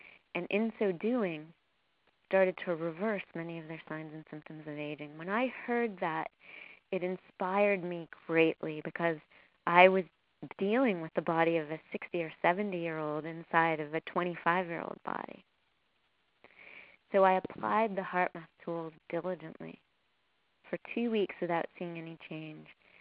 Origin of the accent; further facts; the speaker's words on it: Canada; accent: Canadian; My Canadian accent's popping out now that I'm still here in Nova Scotia